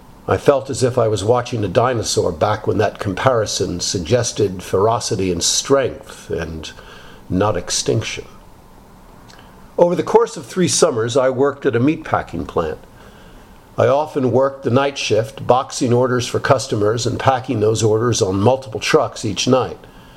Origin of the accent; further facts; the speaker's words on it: Reading, Pennsylvania, United States; My hometown of Reading, Pennsylvania had lots of jobs for strong backs then, for the Reading Railroad, or in steel mills, or factories of every type.